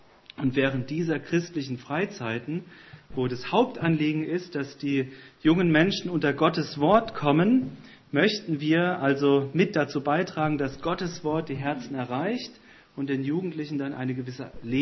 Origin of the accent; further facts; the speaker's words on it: Heidelberg, Baden-Württemberg, Germany; Ja, also ich komme ja aus Heidelberg